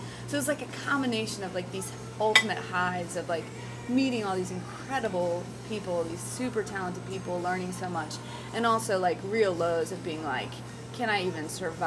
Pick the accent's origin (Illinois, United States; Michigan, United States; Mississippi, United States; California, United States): Mississippi, United States; And songs about growing up in Mississippi, that's always kind of been, you know, those images of that place has always been a theme.